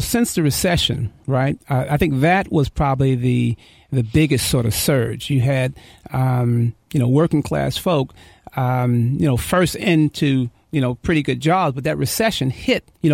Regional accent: New York City, New York, United States; You know, I grew up in New York City. My mother was on food stamps, you know, so I know what it's like to get government cheese, you know.

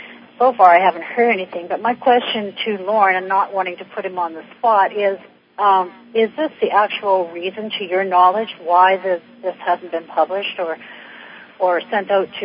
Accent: Prince Rupert, British Columbia, Canada; I'm from Prince Rupert, the Northwest Métis Association president.

